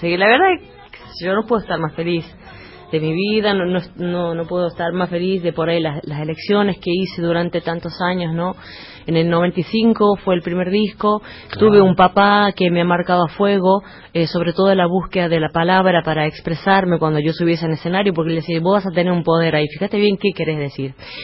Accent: La Rioja, Argentina; de lo que es la idiosincrasia del Norte, de lo que es mi tierra, por supuesto, La Rioja

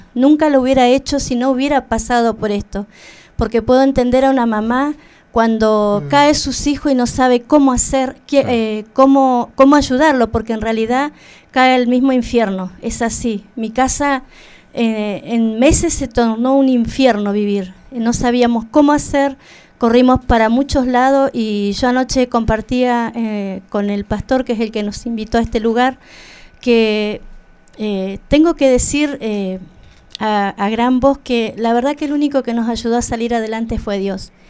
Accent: Villa Regina, Río Negro, Argentina; Soy de Río Negro, Villa Regina.

